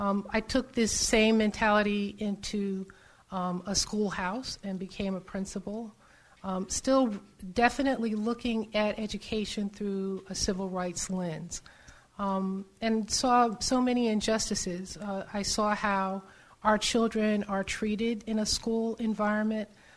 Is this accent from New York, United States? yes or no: yes; New York City, New York, United States; And I grew up in New York City. New York, at the time when I grew up, was very segregated.